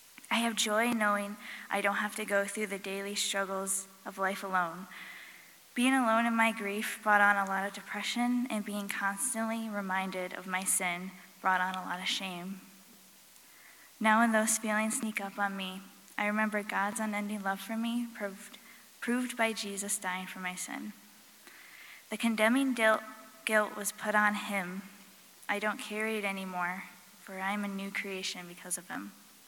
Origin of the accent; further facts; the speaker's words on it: Amsterdam, New York, United States; I was born and raised in Amsterdam, New York, and I was brought up in a Christian home